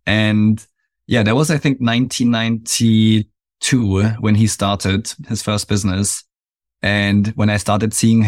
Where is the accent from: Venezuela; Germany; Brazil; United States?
Germany; Yeah, so growing up in East Germany, just before the wall came down, I think I had like 9 or 10 years before the wall came down.